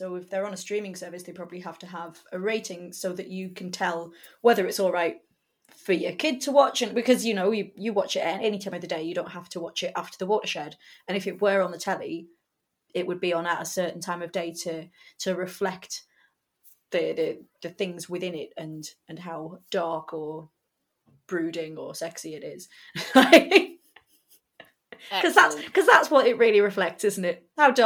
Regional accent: United Kingdom; The only thing I will say that is quite hard to get over as a British person is the butcher's accent.

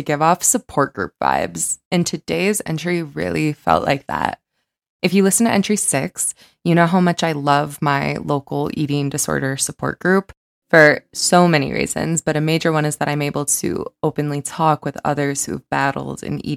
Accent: Michigan, United States; I am also from Michigan originally, so I feel like by default, I'm a Tigers fan.

